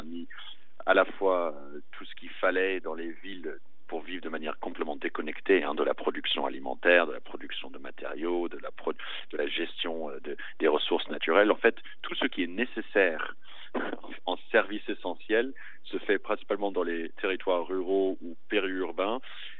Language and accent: French; New York, United States; also born or lived in San Francisco / Paris; now in Boissey, France; moi j'ai grandi à New York, en plein centre-ville de New York, puis plein centre-ville de San Francisco, et puis j'ai vécu 10 ans à Paris